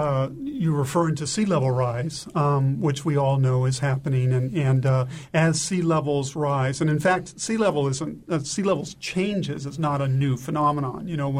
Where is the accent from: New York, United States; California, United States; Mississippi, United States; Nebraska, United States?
California, United States; Well, as you mentioned, I grew up on the Southern California coast, actually, surfing, sailing, diving.